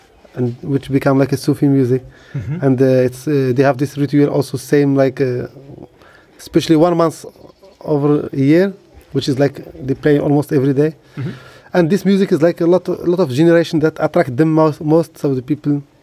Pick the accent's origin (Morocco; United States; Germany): Morocco; Essaouira, Marrakesh-Safi; born there; English is a second language; I am because I was born in Essaouira.